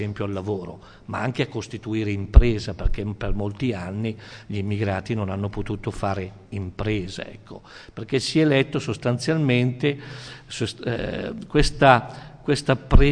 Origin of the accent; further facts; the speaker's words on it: Cremona, Lombardy, Italy; io sono di Cremona, una città come Cremona di 60.000 abitanti